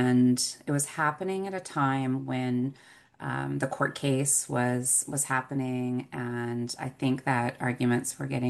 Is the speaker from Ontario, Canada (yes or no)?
no; British Columbia, Canada; in Jasmine's territory, actually in Siksika's territory, and we lived, you know, meters away from the Nechaco River.